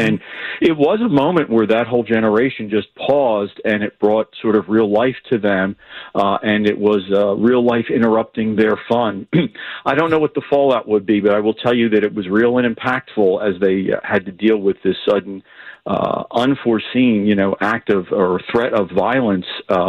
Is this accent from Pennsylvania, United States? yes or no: yes; Philadelphia, Pennsylvania, United States; So it's been a new experience for a kid from South Philly